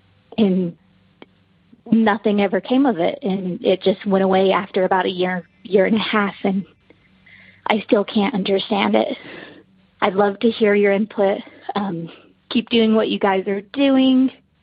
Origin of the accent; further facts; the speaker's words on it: Utah, United States; I'm from Utah.